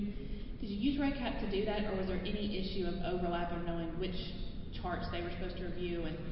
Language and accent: English; Arkansas, United States; I'm from Arkansas.